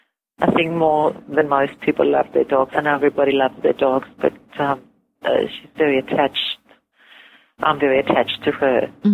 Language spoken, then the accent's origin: English; Greece; I was in Greece in a small boat. And we sailed from my hometown across to another island.